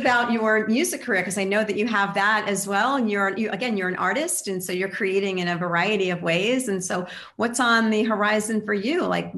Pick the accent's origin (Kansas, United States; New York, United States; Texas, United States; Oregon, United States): New York, United States; I mean, look, I'm from New York, so we're pissed about everything